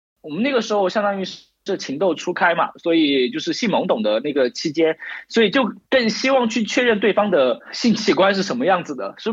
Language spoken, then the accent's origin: Chinese; Luzhou, Sichuan, China; 其实我们老家那个地方其实就跟整个新中国以前的那个叫什么三线工程是有紧密相关的，他们是做那种挖掘机的零件啊什么之类的。对，那个地方也不大，就是一条主干道，然后有几个片区。